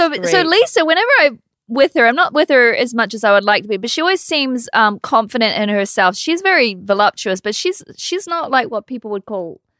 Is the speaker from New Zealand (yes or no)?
yes; New Zealand; because we grew up in New Zealand, you know, with the Māoris